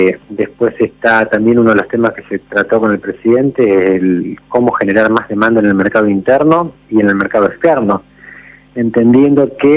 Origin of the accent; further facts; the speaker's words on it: Argentina; somos argentinos